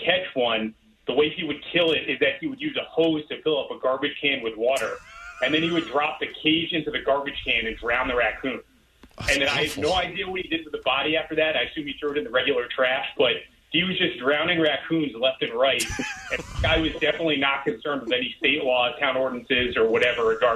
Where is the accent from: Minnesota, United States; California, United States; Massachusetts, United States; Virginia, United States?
Massachusetts, United States; Newton; So I grew up in Newton, and our neighbors were this wonderful Italian family